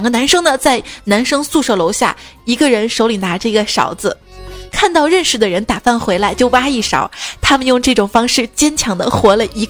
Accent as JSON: {"language": "Chinese", "region": "Shaanxi", "country": "China", "tie": "born or raised there", "said": "其实我们家那边，就长乐坡那附近，有一种饼啊，反正我从小在那儿吃。"}